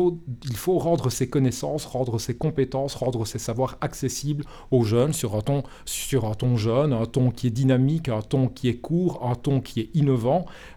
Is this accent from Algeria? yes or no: no; Wallonia, Belgium; On est wallon, on a tendance à douter de ce qu'on est susceptible et capable de faire.